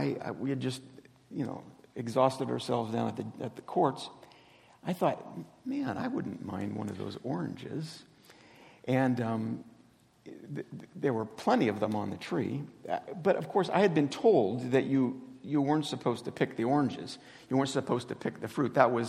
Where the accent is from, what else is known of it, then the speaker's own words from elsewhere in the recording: Nigeria; My parents are missionaries, and I had a chance to grow up overseas, born and raised in Nigeria. And from 7 years old, I went to boarding school.